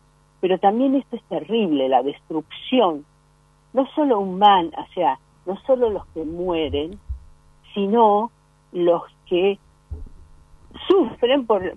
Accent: Ukraine; es muy grande, pero los ucranianos resistiremos

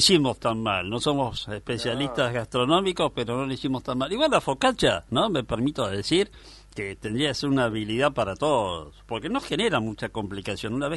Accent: Buenos Aires, Argentina; Yo soy de Buenos Aires, voy para la provincia de Buenos Aires, a un campo, un pueblo

